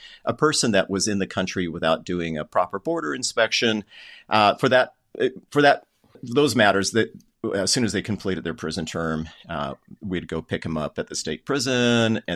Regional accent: Colorado, United States; I grew up in Colorado, and my dad used to take us on road trips every summer for vacation

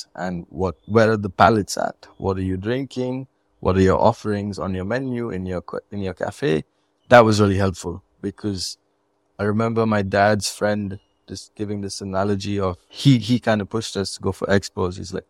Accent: India; just being an Indian coffee producer is like level or layer two to this.

